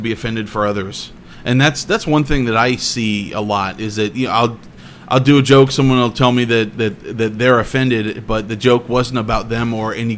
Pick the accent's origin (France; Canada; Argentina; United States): United States; Clovis; I have a 10-minute bit about how about growing up in Clovis and being around a bunch of racists for most of my childhood.